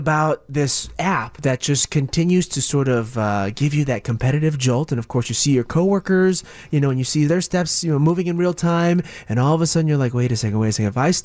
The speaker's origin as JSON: {"language": "English", "town": "Schaumburg", "region": "Illinois", "country": "United States", "tie": "born or raised there", "said": "So I grew up in the Schaumburg area."}